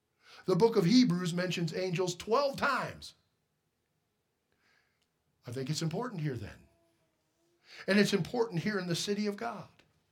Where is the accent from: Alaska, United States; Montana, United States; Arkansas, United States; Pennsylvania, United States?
Montana, United States; Lewistown; And I say, well, we're from Lewistown.